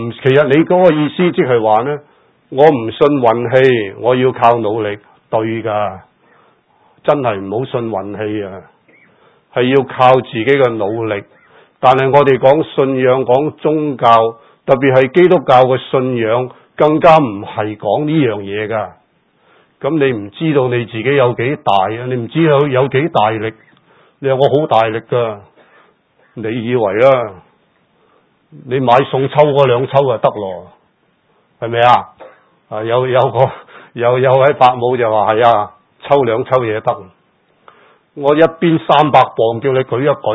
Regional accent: China; 咁我哋睇返我哋中國，中國今日呢就好強盛，身為中國人，我哋都有一種自豪

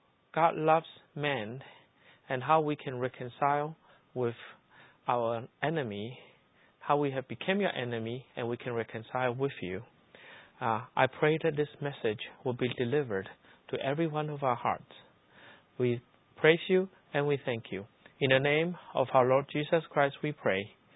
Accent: China; English is a second language; I labeled myself a diehard atheist because I grew up in China. I grew up with atheist education.

